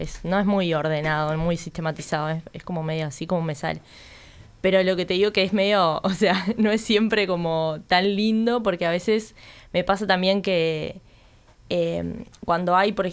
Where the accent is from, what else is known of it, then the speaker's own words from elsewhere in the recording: Las Piedras, Canelones, Uruguay; No, yo soy de Las Piedras.